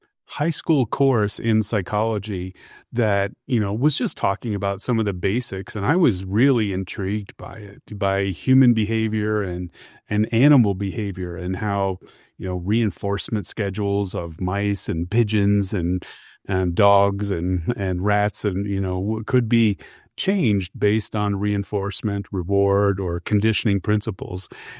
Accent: Iowa, United States; So I am an Iowan. I grew up in central Iowa, surrounded by cornfields and lots of animals.

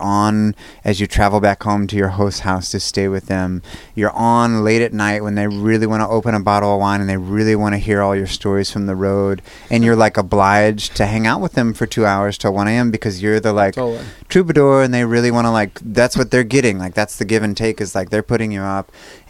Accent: Alaska, United States; it was back home in Alaska, in my home state, touring.

